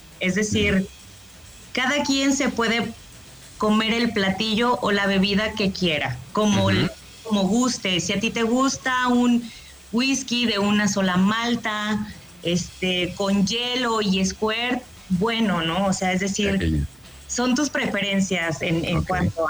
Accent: Mexico; lo cual es un orgullo para todos como mexicanos

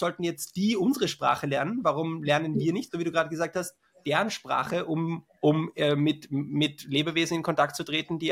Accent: Austria; accent: Austrian; also Deutsch wäre es in meinem Fall oder Österreichisch wäre meine Muttersprache

